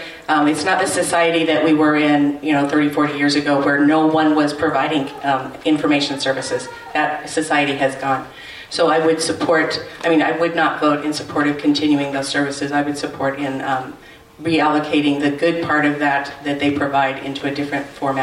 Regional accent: Homer, Alaska, United States; This part I know from growing up in Homer, Alaska.

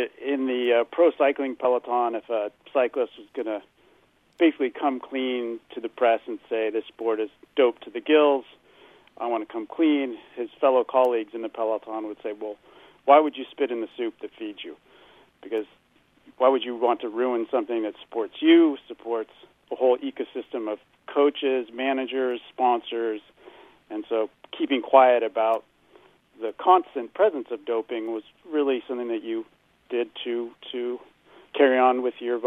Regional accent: San Diego, California, United States; born there; I mean, I was born in San Diego and still live here.

